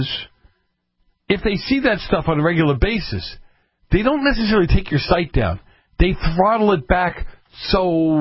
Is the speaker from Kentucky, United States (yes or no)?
no; Boston, Massachusetts, United States; Look, I'm from Boston, I have a hard time putting it all together.